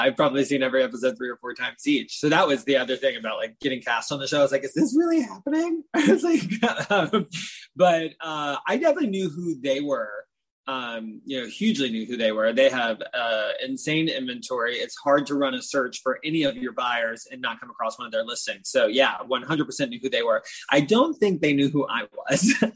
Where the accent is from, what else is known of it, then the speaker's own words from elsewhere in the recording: Southern United States, United States; You know, I moved here from the South, lower middle class family.